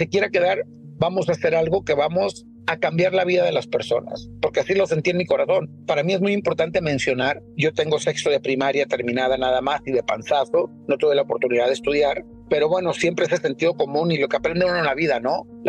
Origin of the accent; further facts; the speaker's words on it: Ocotlán, Jalisco, Mexico; regresar a mi tierra, Ocotlán, Jalisco, a mis raíces